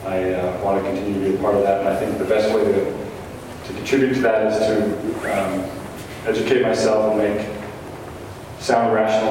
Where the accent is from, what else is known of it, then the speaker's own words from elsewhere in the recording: Orem, Utah, United States; now in American Fork, United States; I have lived in American Fork for 30 years. I was born and raised in Orem.